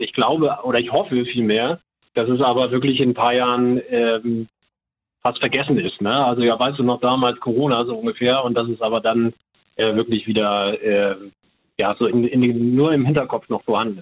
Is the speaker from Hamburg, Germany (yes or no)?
yes; Hamburg, Germany; Das war ja schon vorher so, wir kommen aus Hamburg